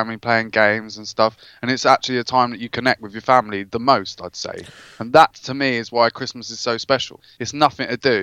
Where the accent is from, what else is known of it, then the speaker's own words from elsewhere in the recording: Cambridge, East of England, United Kingdom; I'm from Cambridge as well